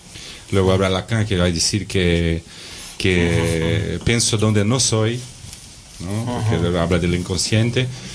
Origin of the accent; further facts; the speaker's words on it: South Brazil, Brazil; also born or lived in Barcelona; soy de Brasil, del sur de Brasil, no tienes el medio cultural donde vivís